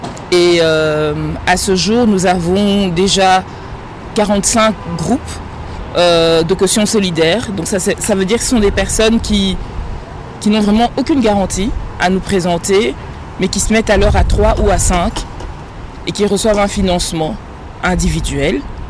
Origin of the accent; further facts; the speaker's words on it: Kinshasa, DR Congo; now in Belgium; Je suis originaire de la ville de Kinshasa et vivant actuellement en Belgique, il m'était plus facile de commencer par Kinshasa où j'ai de la famille, où j'ai des connaissances.